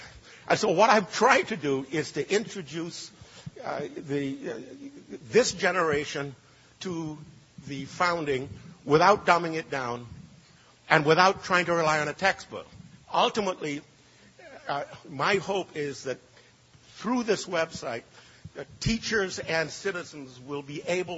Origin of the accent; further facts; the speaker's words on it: Trinidad & Tobago; one thing that Alexander Hamilton and I have in common is that we both come from the British West Indies. He's come from Nevis. I come from Trinidad.